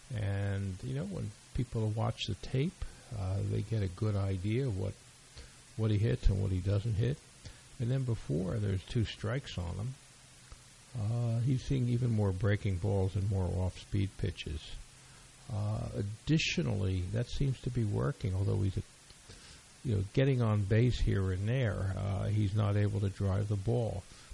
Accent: New York, United States; which we call the subway if we're from New York like I am

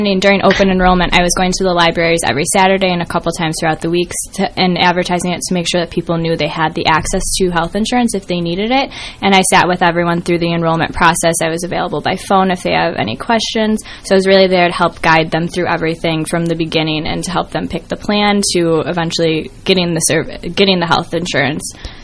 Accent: New York, United States; also born or lived in Michigan; now in Sioux Falls, United States; So I actually moved from Michigan for this program. I grew up originally in Western New York, so I really wanted to come back out east

